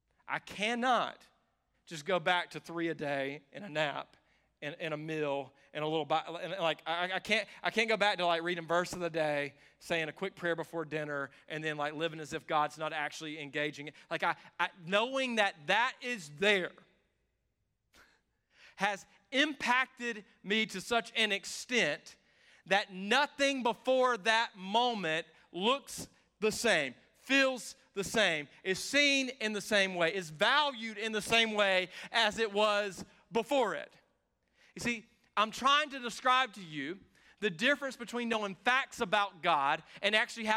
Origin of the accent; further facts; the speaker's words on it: the South, United States; I grew up around this in the South.